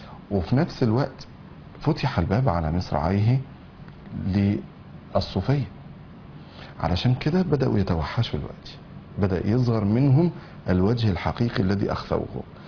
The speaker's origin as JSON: {"language": "Arabic", "country": "Egypt", "said": "عندنا في مصر العادة دي، إن الخال أو العم أو كبير العيلة أو الجد أو الأب أو الأخ الكبير يجيب لنساء العائلة الموسم"}